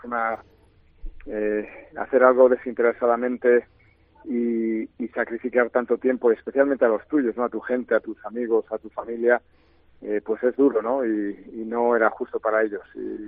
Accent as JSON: {"language": "Spanish", "town": "Madrid", "region": "Community of Madrid", "country": "Spain", "tie": "born there", "lives_now": "Valladolid, Spain", "said": "Yo vivo aquí, madrileño de nacimiento, pero me siento pucelano al 100%"}